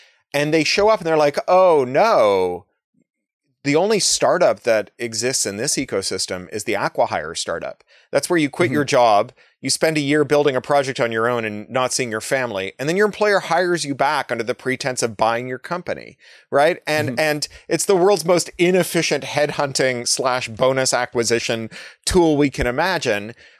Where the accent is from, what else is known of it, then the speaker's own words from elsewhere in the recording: Toronto, Ontario, Canada; I grew up in Toronto, like, wheat pasting posters to telephone poles for political causes.